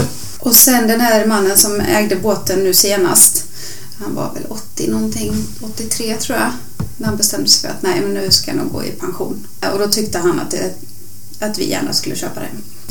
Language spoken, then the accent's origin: Swedish; Sweden; du är dansk, jag är svensk.